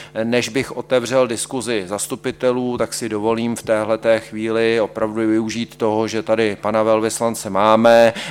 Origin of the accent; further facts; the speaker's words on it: South Bohemian Region, Czechia; tak jak my jako Jihočeši to zvládáme